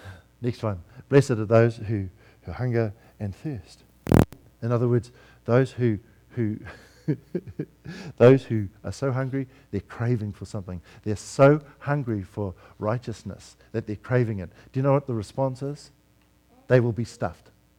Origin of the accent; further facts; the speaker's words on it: New Zealand; I see that my home country, New Zealand, has 10,000 hits on its immigration page after the election.